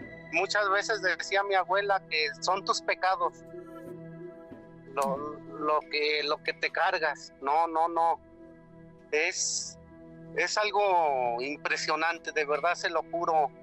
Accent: Jolalpa, Mexico State, Mexico; now in Durango, Mexico; Ahorita estoy aquí en la ciudad de Durango, pero eso me sucedió allá en mi pueblo, en Jolalpa, Estado de México.

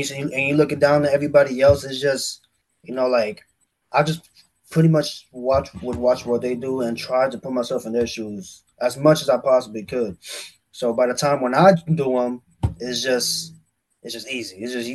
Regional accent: New York, United States; They could hate me immediately because I'm from New York.

